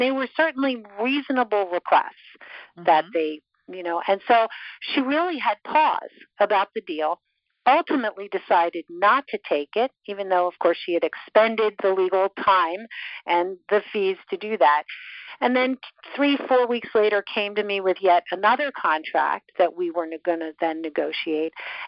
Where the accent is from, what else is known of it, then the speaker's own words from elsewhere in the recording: Canada; born there; And maybe it's the fact that I'm Canadian at heart. So I was born in Canada.